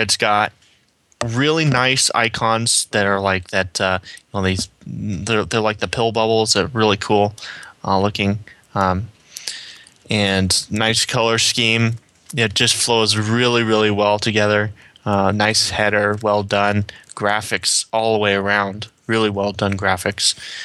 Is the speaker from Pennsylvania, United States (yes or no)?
no; Washington, United States; from Washington State.